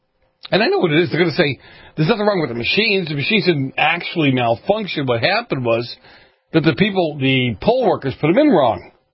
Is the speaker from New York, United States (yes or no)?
no; Massachusetts, United States; moved away as an adult; Back to my home state of Massachusetts. Why do I call it my home state? I haven't been there for 30-plus years.